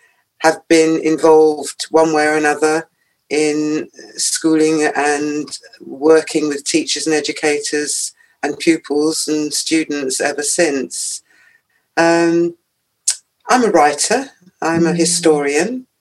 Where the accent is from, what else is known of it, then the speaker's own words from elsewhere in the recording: London, United Kingdom; born there; Well, I was born in London.